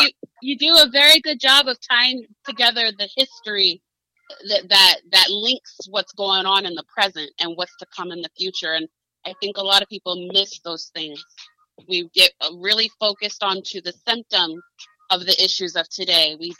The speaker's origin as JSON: {"language": "English", "town": "Phoenix", "region": "Arizona", "country": "United States", "said": "But I'm from Phoenix, Arizona. I'm a mother of four."}